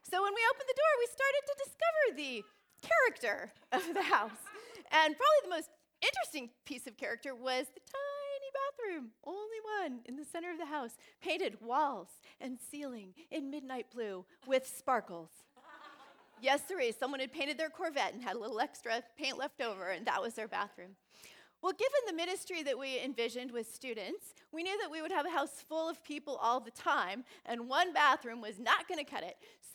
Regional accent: California, United States; now in Vancouver, Canada; Steve and I grew up in California in suburbs. You can picture it. 70s sitcoms, 1960s track houses. So when we first came to Vancouver, we were just enamored by character houses.

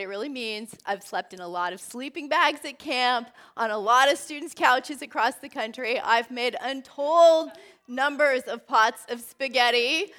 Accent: California, United States; now in Vancouver, Canada; Steve and I grew up in California in suburbs. You can picture it. 70s sitcoms, 1960s track houses. So when we first came to Vancouver, we were just enamored by character houses.

